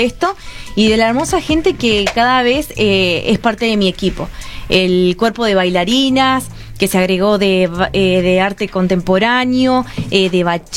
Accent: Argentina; now in Mexico; Como argentina estoy recontra orgullosa y dichosa.

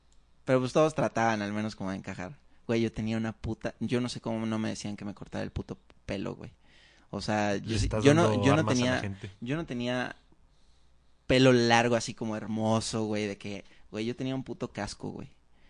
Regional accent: Salamanca, Guanajuato, Mexico; nosotros somos de Salamanca, y el hecho de que hubiera, no sé, unos 15 años en Irapuato

